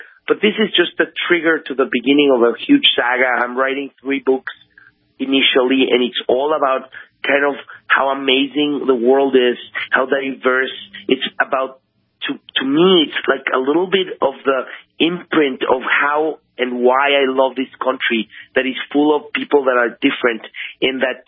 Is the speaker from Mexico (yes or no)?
yes; Mexico City, Mexico; also born or lived in England; No, I'm Mexican. Mexico City.